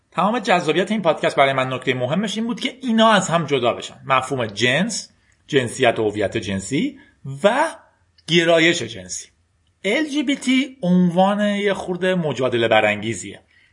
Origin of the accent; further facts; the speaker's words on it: Iran; من میگم من یک ایرانی هستم،